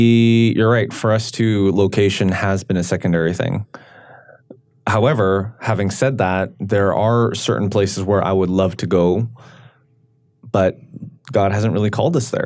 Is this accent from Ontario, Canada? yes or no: no; Vancouver, British Columbia, Canada; because I'm Korean, that it would be easy, but I grew up in Vancouver. I was born and raised in Vancouver, and even living in Korea was quite, not stressful